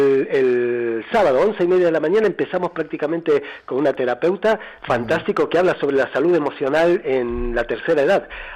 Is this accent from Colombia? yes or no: no; Buenos Aires, Argentina; born there; Aunque mis orígenes son de los barcos, yo nací en Buenos Aires, así que, y con, bueno, centroeuropeos, mis abuelos